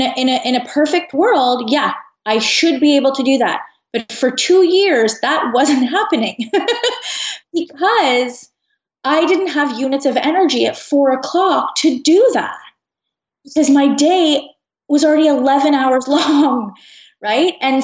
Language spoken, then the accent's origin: English; Canada; Yeah, I'm Canadian.